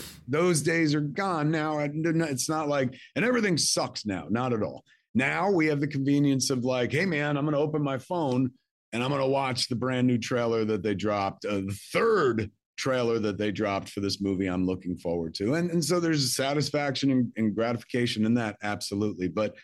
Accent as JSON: {"language": "English", "town": "Highlands", "region": "New Jersey", "country": "United States", "tie": "born or raised there", "said": "my life growing up in Highlands, like in Jersey in the 70s and 80s."}